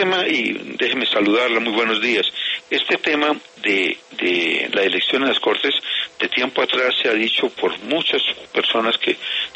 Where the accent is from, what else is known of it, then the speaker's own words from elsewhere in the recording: Pereira, Risaralda, Colombia; Yo soy pereirano